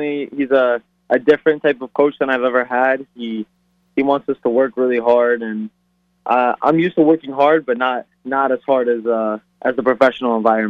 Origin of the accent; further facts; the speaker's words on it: Florida, United States; also born or lived in White Plains, New York, United States; I was born in White Plains, New York, and I moved down to Florida when I was about 8 or 9 years old.